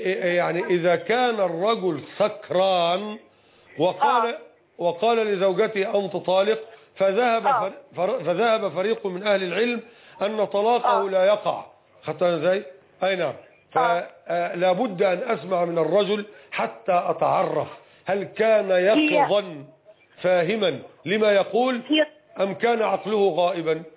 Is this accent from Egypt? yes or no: yes; Egypt; وإحنا عندنا في مصر هنا يأكلون المكرونة والرز